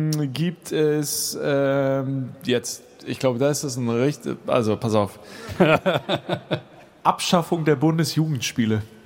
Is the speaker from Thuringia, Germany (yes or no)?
no; Hamburg, Germany; ich persönlich als Hamburger wäre natürlich für Franzbrötchen im Bordbistro